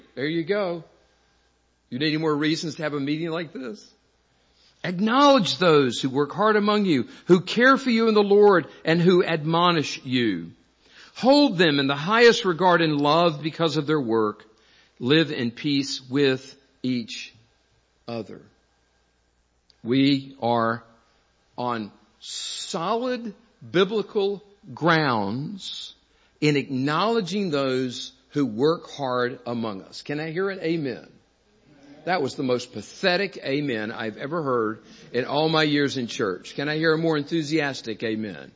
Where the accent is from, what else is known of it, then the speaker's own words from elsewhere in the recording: North Carolina, United States; I grew up in North Carolina, and I remember going to high school